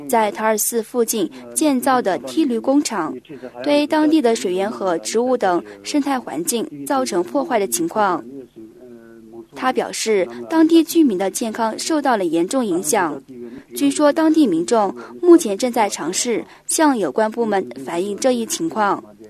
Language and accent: Chinese; Vietnam; 我来自越南，